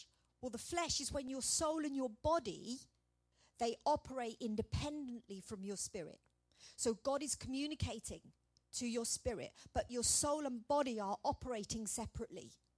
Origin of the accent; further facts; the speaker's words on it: United Kingdom; because we are not Americans here. We are British.